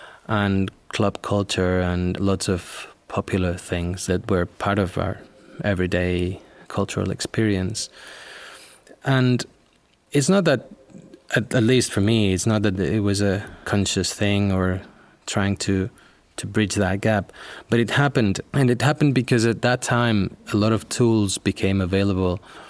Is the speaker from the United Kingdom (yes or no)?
no; Barcelona, Catalonia, Spain; I was born in Barcelona and I grew up here. So all my creative career, so to speak, has been in Barcelona, or at least based in Barcelona